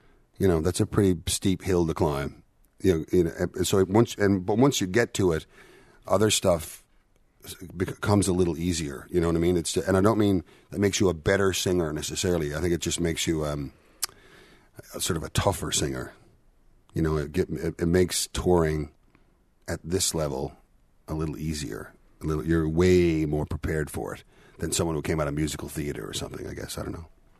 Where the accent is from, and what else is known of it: Petty Harbor, Newfoundland and Labrador, Canada; born or raised there